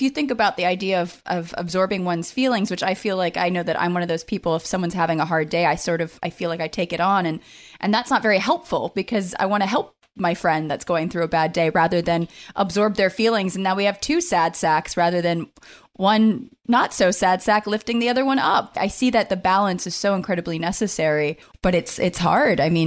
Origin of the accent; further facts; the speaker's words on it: Scotland, United Kingdom; I'm a Scottish lady.